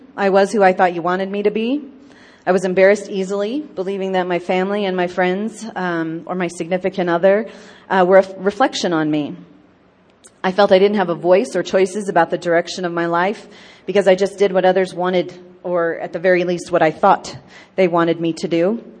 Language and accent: English; Nebraska, United States; also born or lived in Denver; I moved away from Denver last November back to my hometown in my home state of Nebraska, and I lived here for 4 years.